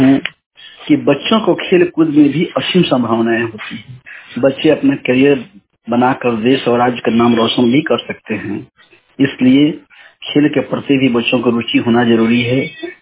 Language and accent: Hindi; Dharampura, Bihar, India; धर्मपुरा का रहने वाला हूँ।